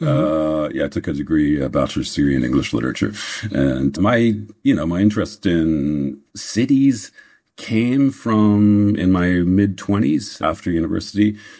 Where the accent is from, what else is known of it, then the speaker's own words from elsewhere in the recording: Vancouver, British Columbia, Canada; I grew up in Vancouver, which the climate there is a lot more like what you get in most of England.